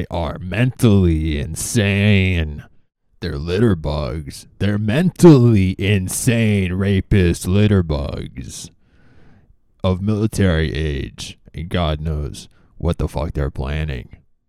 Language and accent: English; United States; I love being American.